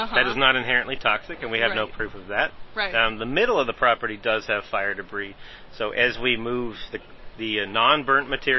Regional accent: Los Angeles, California, United States; I mean, we're from Los Angeles.

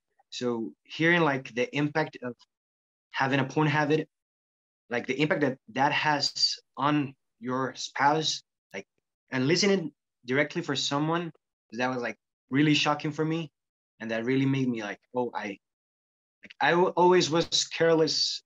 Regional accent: Costa Rica; I'm from Costa Rica. I'm 21 years old.

